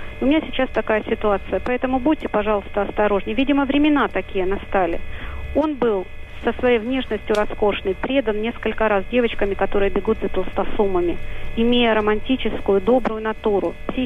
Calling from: Moscow, Russia; я из Москвы звоню.

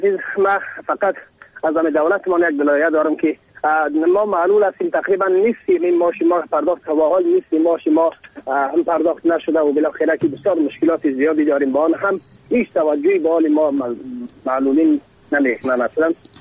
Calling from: Badakhshan, Afghanistan; از بدخشانم کلام هستم.

